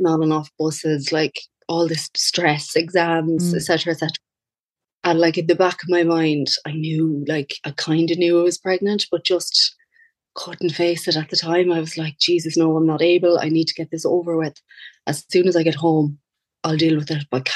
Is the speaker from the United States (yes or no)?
no; Castlebar, Connacht, Ireland; I'm from Castlebar, County Mayo.